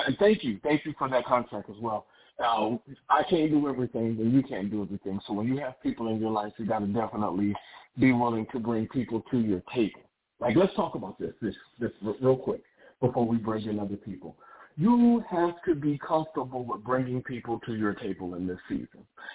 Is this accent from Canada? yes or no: no; the Carolinas, United States; She's from the Carolinas. I'm from the Carolinas. There's some Southern in us.